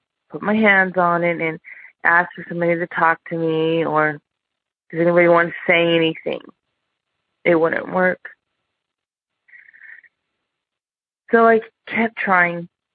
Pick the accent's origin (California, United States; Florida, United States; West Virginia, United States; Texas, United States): California, United States; El Cerrito; I'm from El Cerrito, California.